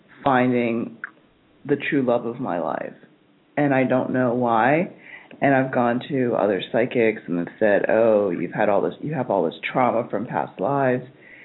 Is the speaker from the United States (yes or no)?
yes; Los Angeles, California, United States; I'm from Los Angeles.